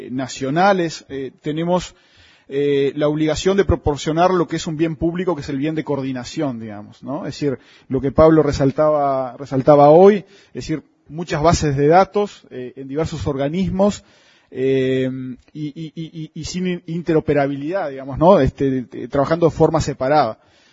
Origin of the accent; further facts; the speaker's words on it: Minas de Corrales, Rivera, Uruguay; y yo soy de Minas de Corrales, donde no hay además números, de puerta